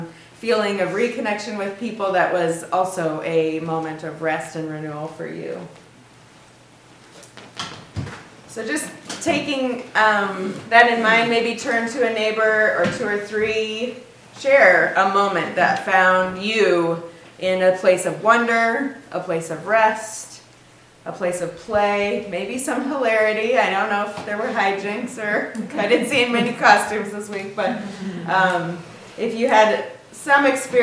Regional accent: Tacoma, Washington, United States; I use she, her pronouns, and I come from Tacoma, Washington.

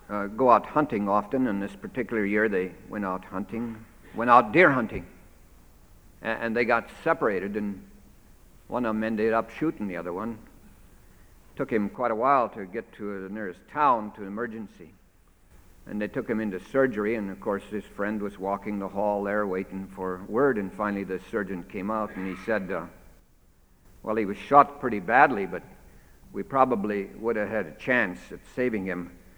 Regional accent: Stanwood, Washington, United States; when I was growing up in Stanwood, or in Snooze Hill

